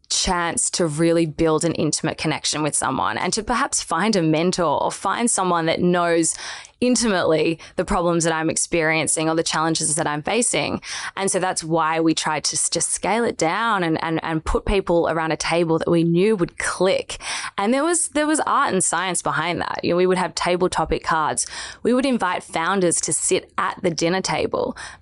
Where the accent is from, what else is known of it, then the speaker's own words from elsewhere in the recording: Melbourne, Victoria, Australia; now in Sydney, Australia; I'm a Melbourne girl. Wow. I made the leap to Sydney about 18 months ago.